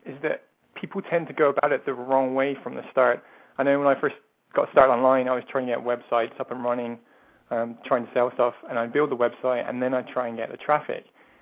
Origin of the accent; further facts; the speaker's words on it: England, United Kingdom; moved away as an adult; also born or lived in Ireland; now in Seattle, United States; I live in, yeah, Seattle, Washington now, but I'm originally from England, and then I lived in Ireland for about 10 years before moving to the States about 2 years ago. My wife is from Seattle here, so that's why we're here now.